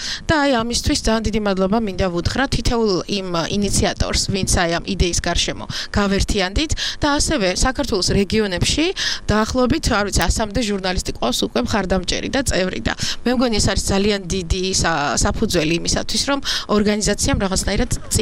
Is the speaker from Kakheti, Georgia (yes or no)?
yes; Kakheti, Georgia; ეხლა მე კახეთის რეგიონიდან ვარ და ყოველთვის ამას ვამბობ, რომ ძალიან გავს რაღაცით ავსტრიას